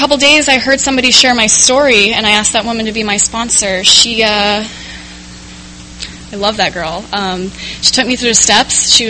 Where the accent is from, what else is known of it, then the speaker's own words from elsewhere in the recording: Phoenix, Arizona, United States; now in San Diego, United States; So I moved out to San Diego about 2 years ago I'm from Phoenix, Arizona. It's really hot out there today.